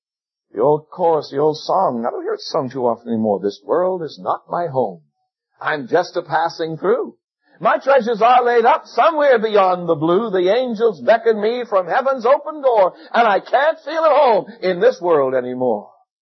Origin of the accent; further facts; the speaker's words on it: Bahamas; I could be an ambassador for the Bahamas, but not for America or Great Britain or any other country.